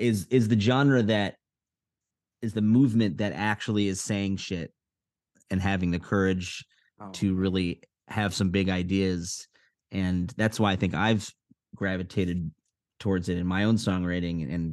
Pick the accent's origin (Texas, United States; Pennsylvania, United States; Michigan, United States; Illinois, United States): Illinois, United States; Evanston; June 9th, my hometown of Evanston, Illinois, at Space on the 10th